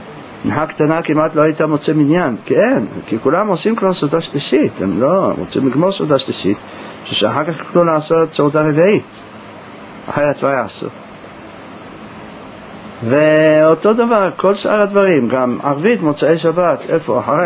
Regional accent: Jerusalem, Jerusalem District, Israel; כשהייתי ילד כל בתי הכנסת בירושלים פללו לפני הנץ.

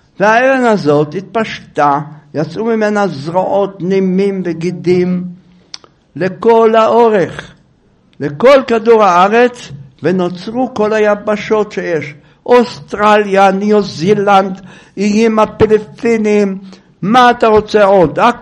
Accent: Jerusalem, Jerusalem District, Israel; לכן אני אמרתי לכם, אנחנו ירושלמים.

